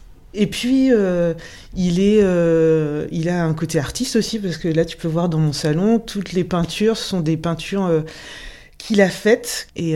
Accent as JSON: {"language": "French", "town": "Val-de-Reuil", "region": "Normandy", "country": "France", "tie": "born or raised there", "also_born_or_lived": "Charenton-le-Pont / Rouen", "said": "je suis née le 12 décembre 1977. Je suis née à Charenton-le-Pont, dans le 94. Ensuite, on est venu habiter en région rouennaise. On a habité un peu sur Rouen avant de venir à Val-de-Reuil."}